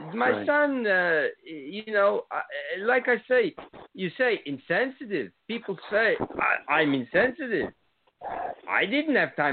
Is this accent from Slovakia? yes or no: yes; Slovakia; also born or lived in Germany; now in United States; We were in, I was originally from in Slovakia, then we moved to Germany, but that's where I came over from Germany, but originally we were in, that was Czech Republic.